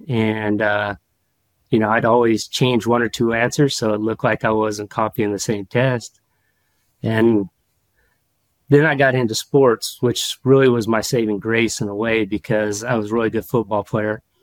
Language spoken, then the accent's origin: English; California, United States; I actually grew up in the Central California where it's all farmland and almond orchards and a lot of agriculture.